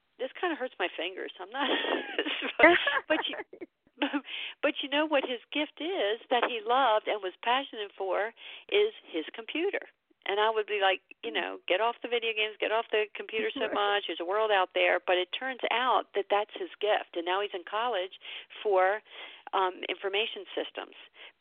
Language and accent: English; Baltimore, Maryland, United States; now in Philadelphia, United States; I say that about Baltimore because I'm from Baltimore originally. Now I live in Philly, and I live like in Delaware, just in the East Coast.